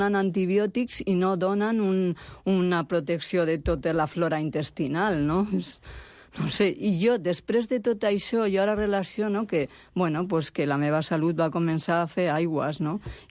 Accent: San Sebastián, Basque Country, Spain; jo sóc de Sant Sebastià

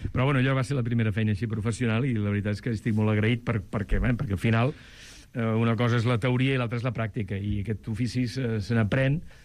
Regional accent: Vila-seca, Catalonia, Spain; quan era més jovenet, amb el grup de teatre del meu poble, de Vilaseca, el Tarragonès

